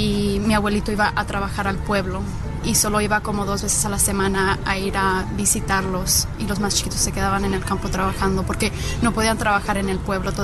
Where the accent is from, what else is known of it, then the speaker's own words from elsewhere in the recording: Los Angeles, California, United States; born there; Nací en Los Ángeles.